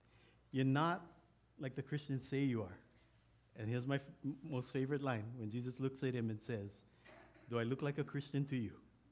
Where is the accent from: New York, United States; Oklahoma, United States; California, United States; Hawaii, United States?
Hawaii, United States; first language Hawaiian Pidgin; he's speaking my first language, Pidgin, and I can always understand.